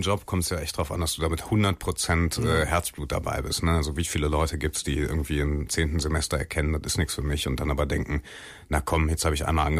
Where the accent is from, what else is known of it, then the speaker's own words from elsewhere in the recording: Wuppertal, North Rhine-Westphalia, Germany; Also ich habe schon eine Affinität zu der Stadt und liebe meine Heimat nach wie vor sehr gerne.